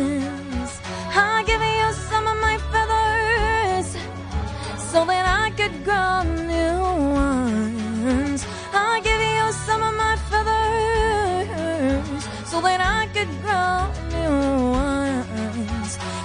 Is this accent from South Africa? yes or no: yes; Somerset West, Western Cape, South Africa; I grew up in Somerset West.